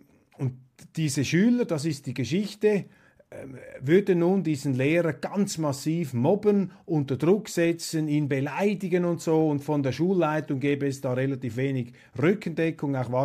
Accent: Switzerland; Und ich warte einfach darauf, jetzt als Außenstehender, als Schweizer, ja, bringt mal diese Beweise, denn das wäre ja auch interessant für die Schweiz

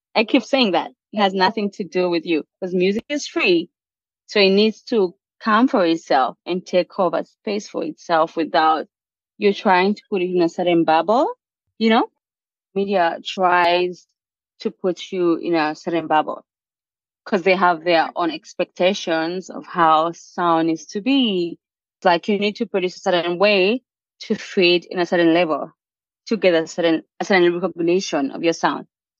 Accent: South Sudan; I mean, I'm from South Sudan.

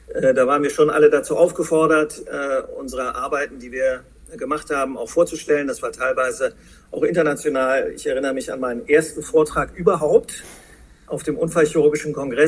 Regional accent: Bonn, North Rhine-Westphalia, Germany; now in Hanover, Germany; Und ich bin auch kein geborener Hannoveraner, ich bin Rheinländer, ich bin ein Bonner Junge. Vorstellen würde ich mich vielleicht genau so. Ich bin im Rheinland aufgewachsen, groß geworden, bin dann allerdings zur Bundeswehr nach München oder nach Bayern gegangen

